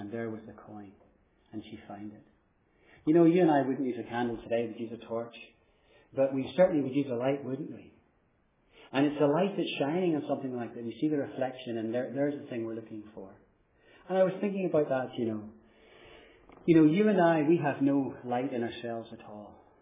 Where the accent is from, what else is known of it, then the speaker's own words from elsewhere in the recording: Ireland; accent: Irish; You can tell from my accent, I come from Ireland.